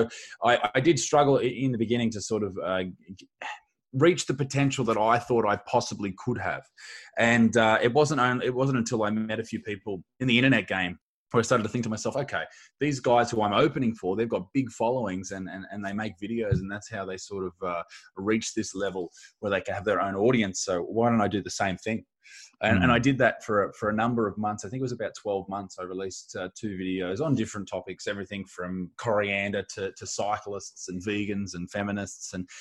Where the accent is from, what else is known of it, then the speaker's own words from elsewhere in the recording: Australia; I'm a comedian from Australia.